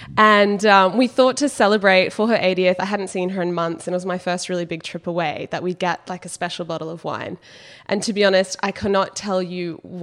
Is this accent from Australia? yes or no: yes; Brisbane, Queensland, Australia; I grew up in Brisbane, Australia.